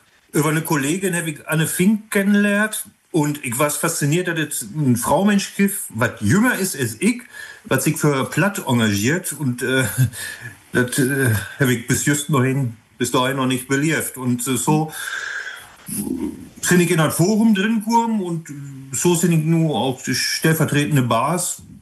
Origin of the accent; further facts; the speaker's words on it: Sendenhorst, North Rhine-Westphalia, Germany; Ich komme aus Sendenhorst. Und sind da auch in plattdütschen Kriegen drin. Und ich bin katholischen Diakon